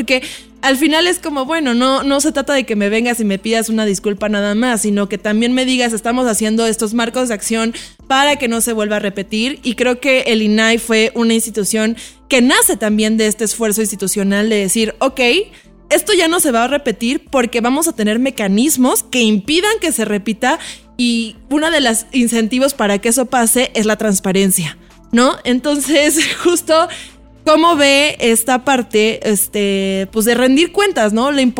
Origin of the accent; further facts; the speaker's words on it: Mexico; estas heridas también que tenemos como mexicanos